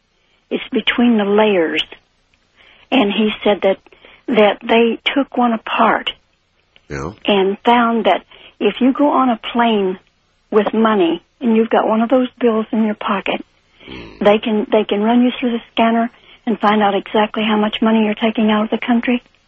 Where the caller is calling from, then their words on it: Arkansas, United States; From Arkansas.